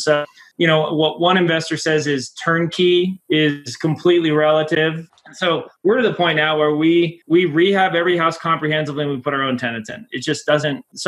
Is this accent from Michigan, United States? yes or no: no; Las Vegas, Nevada, United States; moved away as an adult; I did. I grew up in Las Vegas.